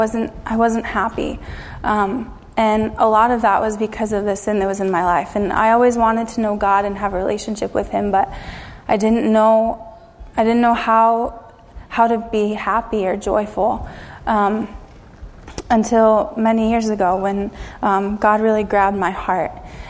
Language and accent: English; Elmira, New York, United States; I am originally from Elmira, New York, born and raised.